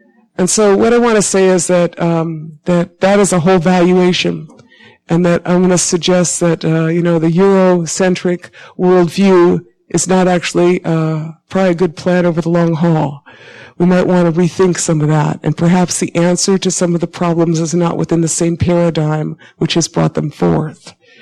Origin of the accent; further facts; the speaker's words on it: Minnesota, United States; they said, where are you from? I said, Minnesota.